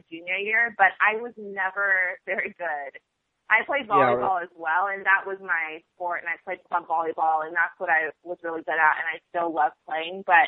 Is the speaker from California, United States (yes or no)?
yes; California, United States; born and raised in the Bay Area